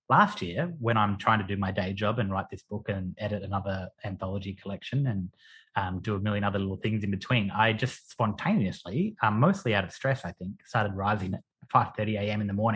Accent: Queensland, Australia; I'm from Queensland, it takes a while.

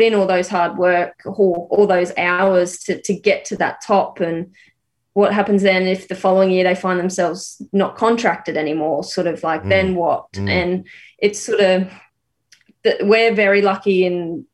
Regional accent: Rockhampton, Queensland, Australia; growing up in Rocky, in a regional area, sort of having to move to the metropolitan areas to excel at your sport.

